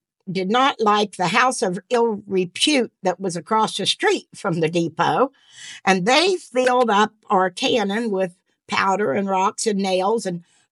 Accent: Clarksburg, United States; I remember the depot from growing up in Clarksburg.

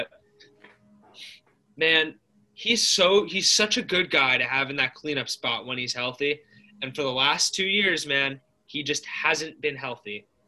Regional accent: Princeton, New Jersey, United States; Listen, I'm from Princeton.

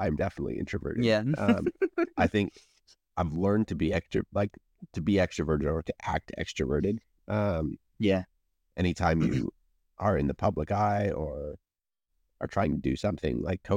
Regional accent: Puerto Princesa, Palawan, Philippines; So when we first moved to the Philippines, we lived in a little tiny town. And much more rurally. And then we moved to kind of the main city on the island, Puerto Princesa.

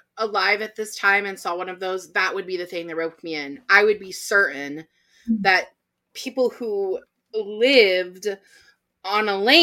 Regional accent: Texas, United States; born there; I was born there. So by Texans, Texans will tell you I'm from Texas.

